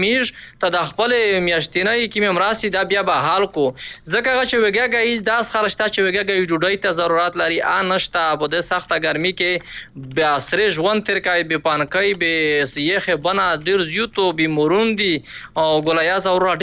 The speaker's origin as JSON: {"language": "Pashto", "region": "Khyber Pakhtunkhwa", "country": "Pakistan", "said": "مش د بانو سره درګن ټلیفون کړی دی مش شمالي وزیرستان د ضرب اعظم کډوالی"}